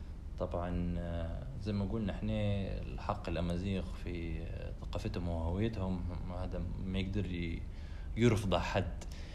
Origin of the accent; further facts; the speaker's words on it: Libya; وإحنا هذا الشيء مش مستوعبينه كليبيين. التنوع الثقافي والهوية اللي عندنا في ليبيا مميز جدا